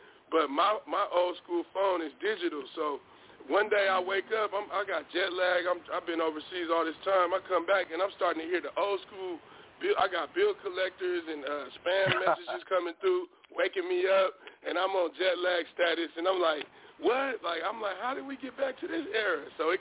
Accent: Oakland, California, United States; And then growing up in Oakland, you know, you're seeing

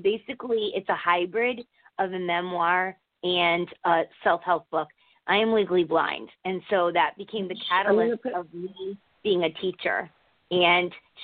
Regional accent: Connecticut, United States; I'm from Connecticut.

